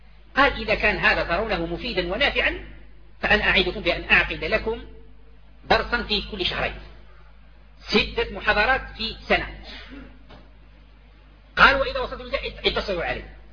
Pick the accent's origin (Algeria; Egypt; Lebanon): Algeria; ونحن دعاة من الجزائر وكذا